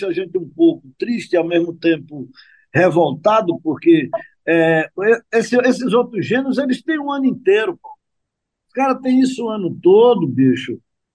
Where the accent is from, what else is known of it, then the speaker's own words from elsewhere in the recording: Pernambuco, Brazil; born there; No estado onde eu nasci. Pernambuco é um estado muito lindo